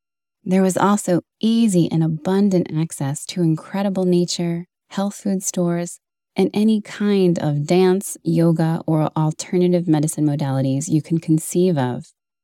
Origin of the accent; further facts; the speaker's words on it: Brooklyn, New York, United States; Growing up in Brooklyn, my experience with the natural world was minimal, and my only point of reference for towering giants was the concrete skyscrapers of the city skyline.